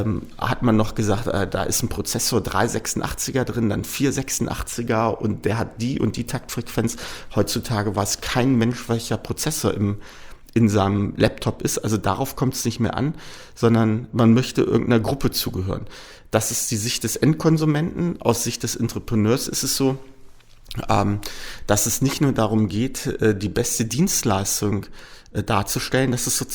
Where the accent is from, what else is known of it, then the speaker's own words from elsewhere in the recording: Lower Saxony, Germany; Tatsächlich bin ich in Niedersachsen aufgewachsen. Aha. War dann viel unterwegs.